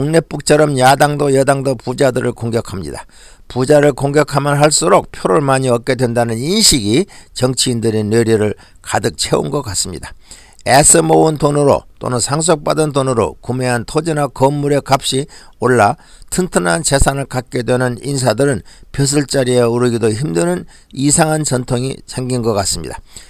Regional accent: South Korea; moved away; 한국에서 태어나서 한국에서 자란 저 같은 사람에게는 설날을 맞이할 때마다 만감이 교체하는 추억의 명절입니다.

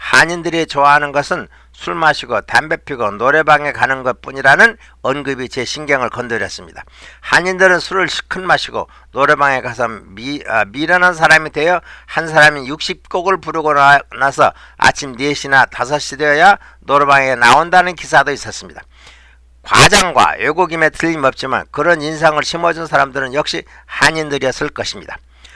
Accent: Honam, South Korea; moved away as an adult; now in United States; 호남 지역의 농가에서 자랐지만 중학교부터는 도시 생활을 했습니다.

